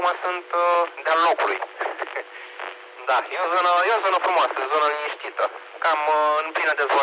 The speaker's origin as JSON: {"language": "Romanian", "region": "Bucharest", "country": "Romania", "tie": "born or raised there", "said": "sunt nou venit în zonă. Am crescut în București, prin diverse cartiere, dar am reușit acum să ridic aici o casă și acum sunt de-a locului. Da, e o zonă frumoasă, zonă liniștită"}